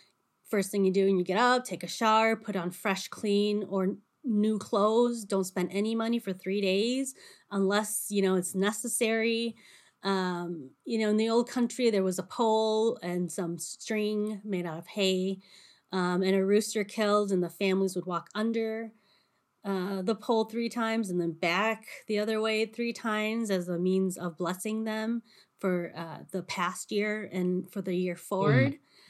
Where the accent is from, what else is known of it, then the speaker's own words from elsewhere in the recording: United States; And so everybody knew I was from America.